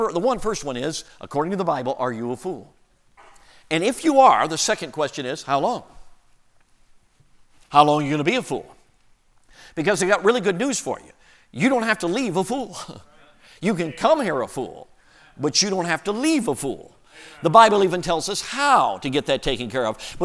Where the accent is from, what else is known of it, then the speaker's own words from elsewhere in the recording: Chicago, Illinois, United States; So I grew up in Chicago, so I'm nervous about it.